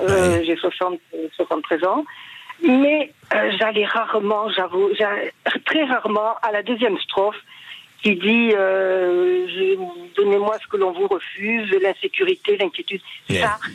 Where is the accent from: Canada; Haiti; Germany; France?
France; Marmande, Nouvelle-Aquitaine; je viens du Sud-Ouest et j'ai été élevée notamment dans un pensionnat à Marmande.